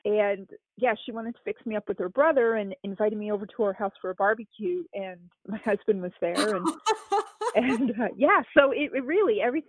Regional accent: East Coast, United States; But it's so different than growing up on the East Coast.

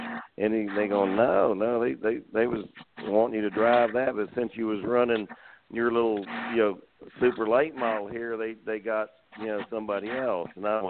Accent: Alabama, United States; because I'm an Alabama boy. Roll Tide.

